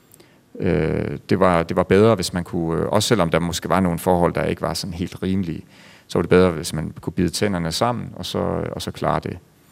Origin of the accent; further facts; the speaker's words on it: Central Denmark Region, Denmark; vi har været meget egnet til det på min hjemegn, at tage den her giftfabrik til os